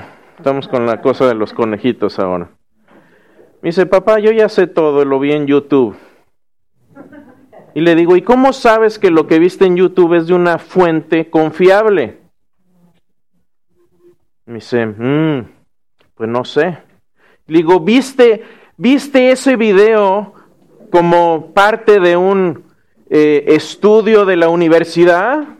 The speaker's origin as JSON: {"language": "Spanish", "region": "Querétaro", "country": "Mexico", "tie": "born or raised there", "said": "Y cuando yo crecí en Querétaro, crecí en el monte, en el cerro, teníamos una tierra negra preciosa donde se da todo. Todo se da ahí en Querétaro, es una zona muy agrícola."}